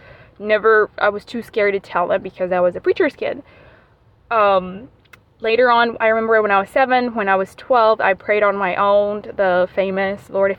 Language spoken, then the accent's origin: English; Panama City, Panamá, Panama; I am from Panama City, Panama, the country of Panama. If you heard of the Panama Canal, that's where I'm from.